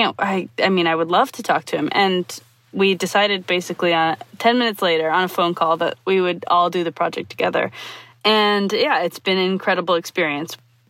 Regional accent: Milwaukee, Wisconsin, United States; I'm from Milwaukee, Wisconsin. My parents are furniture makers.

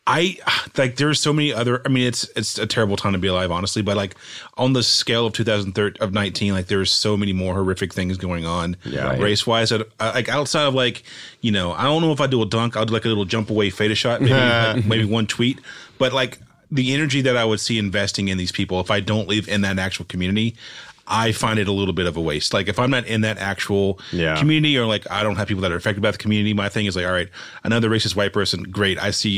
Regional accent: the South, United States; so I'm from the South. I say it every time that I'm on mic

